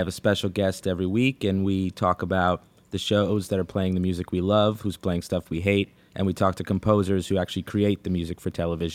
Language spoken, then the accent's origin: English; New York City, New York, United States; I am a Jets fan. I'm born and raised in New York City and unfortunately a Jets fan my whole life.